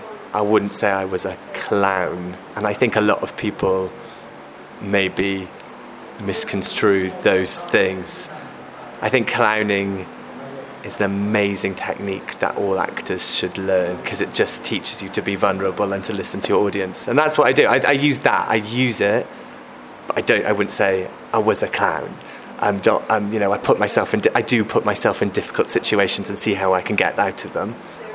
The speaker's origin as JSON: {"language": "English", "town": "Llanidloes", "region": "Wales", "country": "United Kingdom", "tie": "born or raised there", "said": "I'll do a show about my hometown of Llanidloes"}